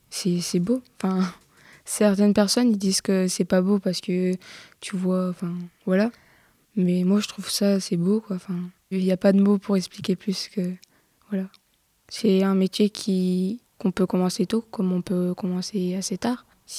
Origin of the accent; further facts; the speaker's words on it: Saint-Saulve, Hauts-de-France, France; born there; now in Gomny, France; j'ai 15 ans, je suis née à Saint-Saulve, dans le nord de la France, pas loin de Valenciennes, et en ce moment j'habite chez mon père à Gomny, et entre temps chez ma mère à Saulzoir qui est à 5 minutes d'ici.